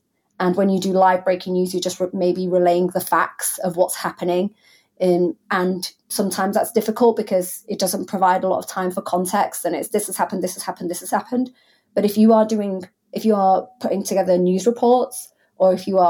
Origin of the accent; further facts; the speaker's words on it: Hull, Yorkshire and the Humber, United Kingdom; I'm from Hull, if you go to Hull, or if you go to Kettering, or if you go to wherever, people are different to what they are in the newsroom.